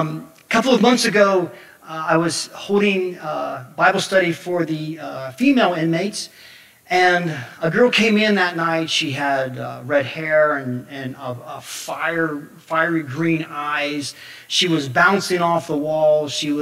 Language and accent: English; Somerset, Pennsylvania, United States; I come from Somerset, Pennsylvania.